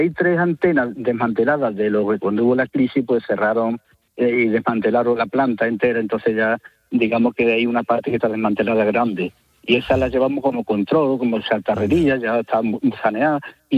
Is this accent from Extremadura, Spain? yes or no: no; Santiponce, Andalusia, Spain; now in Málaga, Spain; Yo vengo de una tierra que es sevillana, Sevilla, la verdad, de la Expo 92, el 75% de mi pueblo, Santiponce, pueblo romano, a la vera de Camas. Qué y bueno. Yo llevo aquí 53 años ya en Málaga